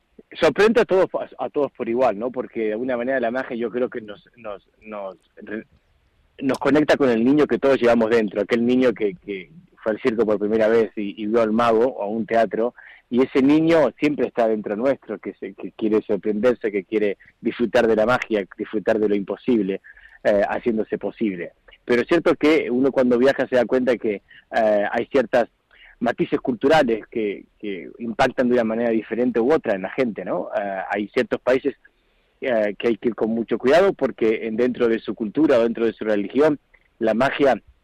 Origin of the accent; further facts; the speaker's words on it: Buenos Aires, Argentina; born there; Ese viaje pues inicia en un pequeño pueblo de la provincia de Buenos Aires, en Argentina, que es donde yo nací